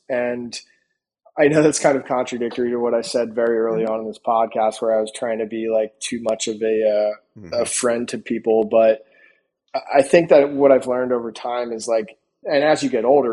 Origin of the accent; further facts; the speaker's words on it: New Jersey, United States; I come from South Jersey, which is typically not that big of a, or back then it wasn't a hotbed for pumping out Division I lacrosse players.